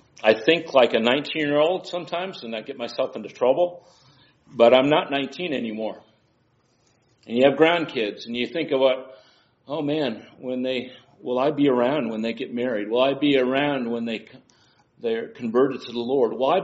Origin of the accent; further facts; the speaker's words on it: Oregon, United States; born there; now in Tennessee, United States; I was born in Oregon. I've lived lots of places. Now I'm in Tennessee.